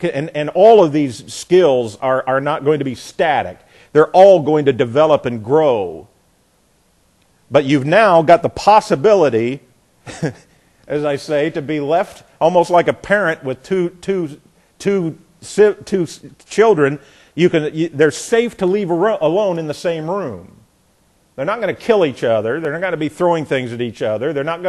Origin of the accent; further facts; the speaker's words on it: the South, United States; I've never learned as a Southerner to appreciate fried okra.